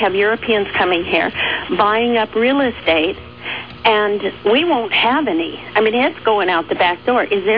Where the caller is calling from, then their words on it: Fort Lauderdale, Florida, United States; Fort Lauderdale, Florida.